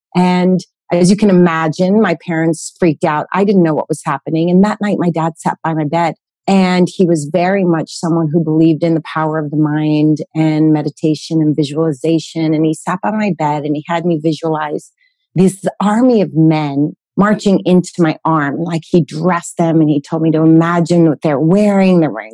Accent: California, United States; Well, I grew up in Northern California, one of 11 kids.

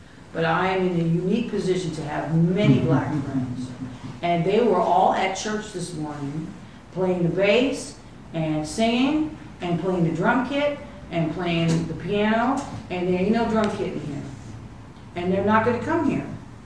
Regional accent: Charleston, South Carolina, United States; Because I was from Charleston, you know, it was like, you know, where we live is mostly black neighborhood.

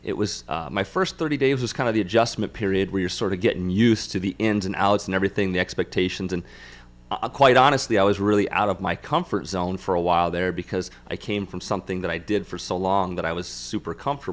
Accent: Clinton, United States; I am from Clinton, so I was born and raised right here in Clinton. Clinton High graduate, also attended Clinton Community College

